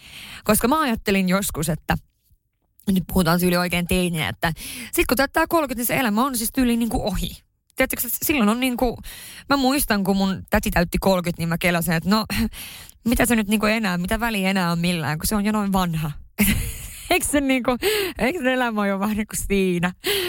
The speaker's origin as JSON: {"language": "Finnish", "town": "Haparanda", "region": "Norrbotten County", "country": "Sweden", "said": "mä oon pohjoisesta kotoisin, tarkemmin Haaparannasta. Siellä siis asuu se joku, mitä, 10-15 000 ihmistä. Ja siellä on kuitenkin asunut siihen lukiovuosiin saakka"}